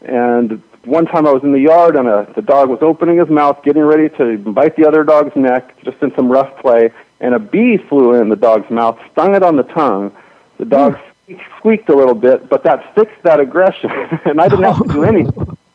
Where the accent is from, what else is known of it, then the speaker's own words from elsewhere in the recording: Hollywood, California, United States; I grew up and I was born and raised in Hollywood, and just being here, it just comes with the territory.